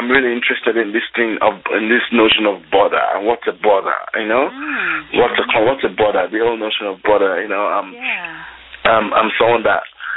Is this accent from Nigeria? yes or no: yes; Nigeria; also born or lived in England; I was actually born in England. I was raised in Nigeria because my parents wanted their kids to grow up in Nigeria.